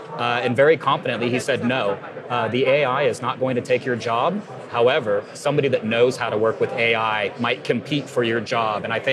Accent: United States; accent: American; I'll spell it out with my American accent there just in case.

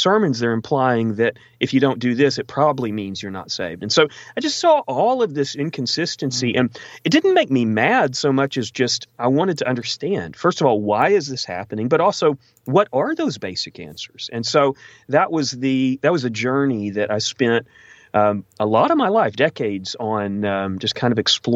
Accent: Texas, United States; I grew up in Texas, mm-hmm. still live in Texas, right near the border of Louisiana.

